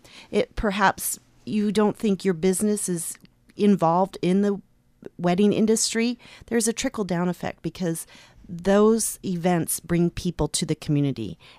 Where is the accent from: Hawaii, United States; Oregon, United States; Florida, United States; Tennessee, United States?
Oregon, United States; Portland; also born or lived in Seattle; I grew up in Portland, Oregon, and spent every August of my life, the entire month, in Seaside and out salmon fishing with my dad and my brother.